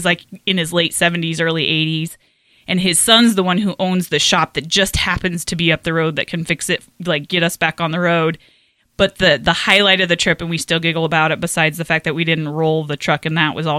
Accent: Colorado, United States; So I'm from Colorado.

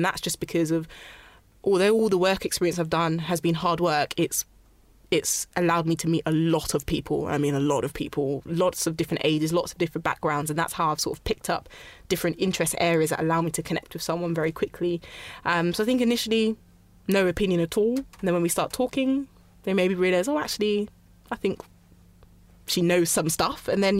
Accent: London, United Kingdom; You know, I am Black and I'm a woman as well. And I'm from South London. I'm from Ghana.

